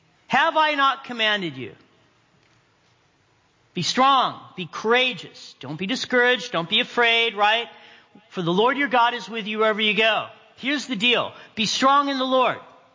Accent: Big Bear, California, United States; I'm a Big Bearian. So as I grew up in Big Bear, we had a few times we got snowstorms like this.

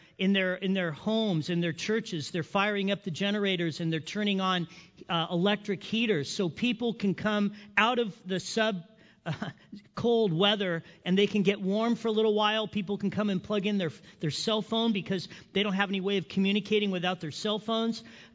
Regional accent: Big Bear, California, United States; So I call myself a hick. I'm a hick from Big Bear. So I grew up in Big Bear. That's where all the snow is right now.

